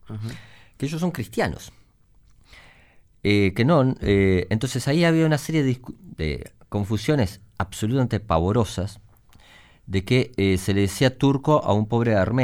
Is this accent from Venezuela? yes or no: no; Uruguay; en el imaginario colectivo, nosotros los uruguayos que somos tan tolerantes, qué horrible lo que le pasaba en el aeropuerto de Barajas a los urugu